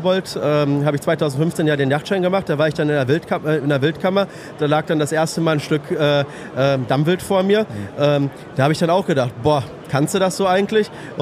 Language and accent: German; North Rhine-Westphalia, Germany; Ich komme zufällig hier aus der Nähe, also ich bin 5 Kilometer neben aus Witten.